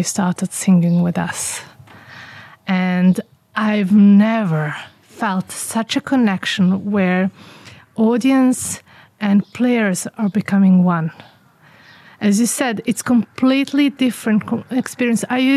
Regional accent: Bosnia & Herzegovina; English is a second language; And here I am from Bosnia.

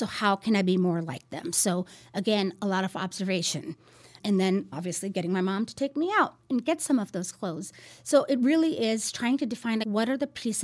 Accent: Pakistan; moved away; I knew a little bit about it when I was growing up in Pakistan

